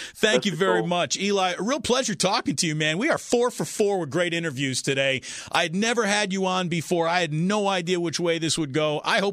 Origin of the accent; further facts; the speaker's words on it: East Coast, United States; I'm originally from the East Coast, and when I first got out here, I was like, oh, wow.